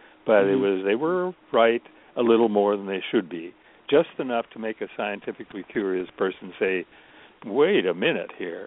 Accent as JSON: {"language": "English", "region": "Nebraska", "country": "United States", "tie": "born or raised there", "said": "Well, I was born. I grew up in Nebraska"}